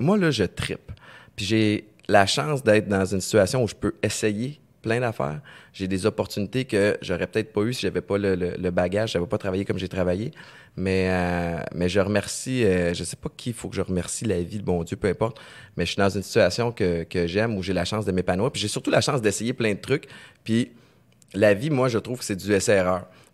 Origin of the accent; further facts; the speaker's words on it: Montreal, Quebec, Canada; j'ai grandi à Montréal-Nord. Okay. Antique Montréal-Nord, dans ce coin-là.